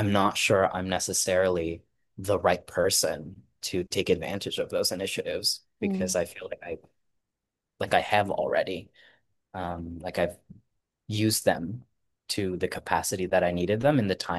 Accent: Winnipeg, Manitoba, Canada; now in Montreal, Canada; I grew up in Winnipeg. If I was still living in Winnipeg, it was a little different.

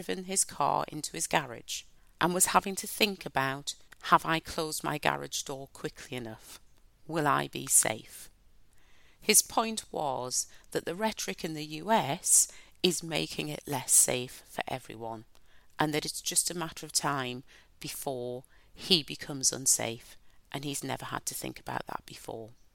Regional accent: North East England, United Kingdom; born there; I'm born in the Northeast, I have a British passport, I am a British citizen.

